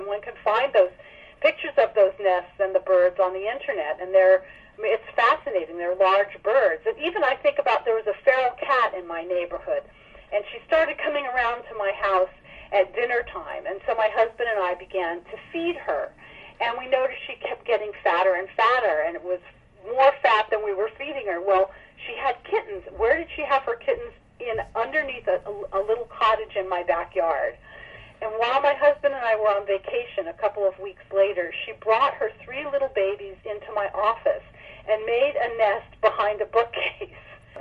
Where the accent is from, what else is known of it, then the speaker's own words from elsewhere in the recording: New York, United States; there's Fort Tryon Park, which is near where I grew up in New York